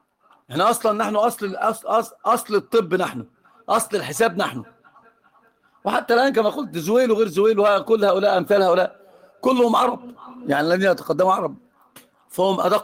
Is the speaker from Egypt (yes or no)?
yes; Upper Egypt, Egypt; انا صعيدي، والصعيدي اصلا بيبقى اصلا فيها حقا من قبائل العرب الجزيره اصلا، فانا من الجزيره.